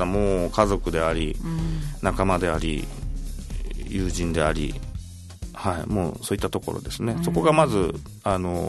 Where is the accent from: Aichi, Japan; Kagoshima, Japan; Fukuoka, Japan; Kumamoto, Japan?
Fukuoka, Japan; 地元福岡の、中洲太陽劇場で、はい、封切りでした。